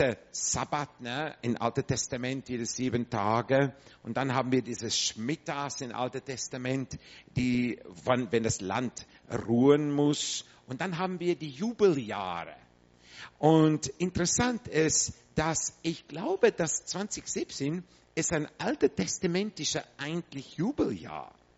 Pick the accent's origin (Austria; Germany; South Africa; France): South Africa; born there; German is a second language; ich bin in Südafrika geboren. Mein Vater war dritte, vierte Generation Franzose. Und ich habe eine schottische Mutter. Meine Mutter kommt aus Schottland.